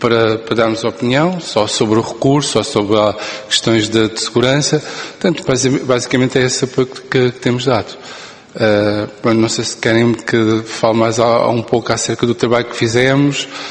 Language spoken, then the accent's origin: Portuguese; Bencatel, Alentejo, Portugal; sou de Bencatel, portanto, Bencatel Vila Viçosa.